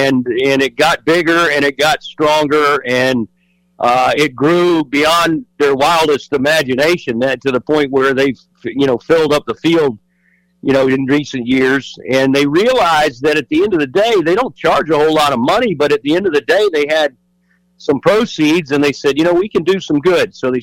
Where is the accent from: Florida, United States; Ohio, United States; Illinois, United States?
Florida, United States; Tallahassee; actually am a Florida native, one of the few left out there. But some people would say I'm not really from Florida because I grew up in Tallahassee.